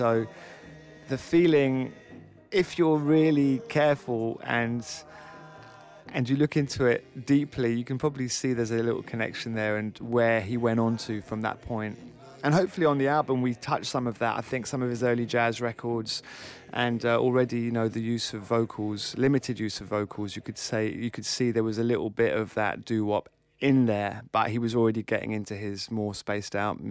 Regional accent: London, United Kingdom; I remember when I was growing up in South London

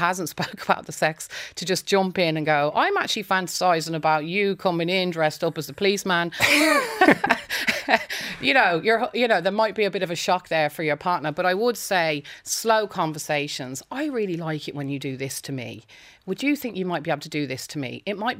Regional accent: Ireland; I think as Irish people, we're a bit repressed in that front.

